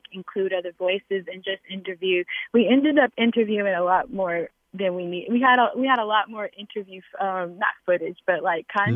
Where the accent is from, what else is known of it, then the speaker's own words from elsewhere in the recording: Greensboro, North Carolina, United States; now in Wilkes, United States; I'm originally from Greensboro, but I've spent a lot of time, I live in Wilkes now